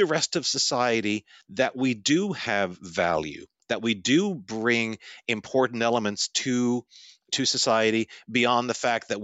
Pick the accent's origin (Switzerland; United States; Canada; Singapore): Canada; the fact that I'm Canadian, based in Canada